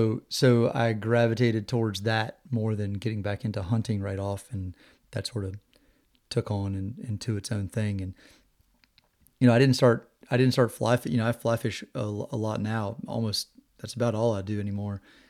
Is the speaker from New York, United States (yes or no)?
no; Virginia, United States; I grew up in Virginia, kind of out in the middle of nowhere, little tiny town.